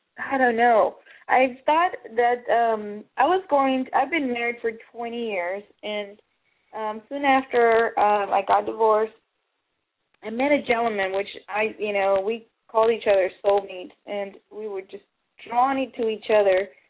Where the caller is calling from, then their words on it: California, United States; California.